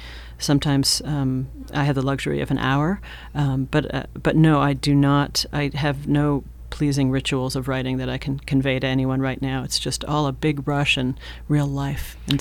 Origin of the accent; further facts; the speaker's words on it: Toronto, Ontario, Canada; I grew up in Canada.